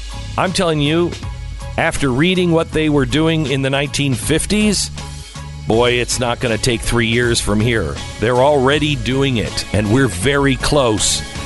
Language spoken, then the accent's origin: English; Mount Vernon, Washington, United States; I grew up in the Seattle area, grew up in Mount Vernon, Washington.